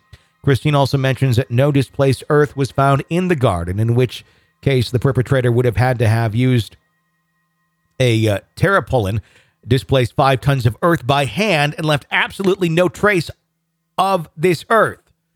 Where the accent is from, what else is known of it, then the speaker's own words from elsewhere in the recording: Fond du Lac, Wisconsin, United States; a free 2-leg and thigh chicken dinner from Ma and Pa's Grocery Express in Fond du Lac, Wisconsin, my hometown.